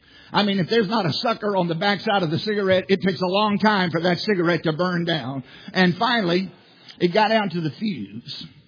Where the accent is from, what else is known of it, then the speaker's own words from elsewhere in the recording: Virginia, United States; I told you I grew up in Southside, Virginia. You can probably tell I'm not from Boston or the Bronx.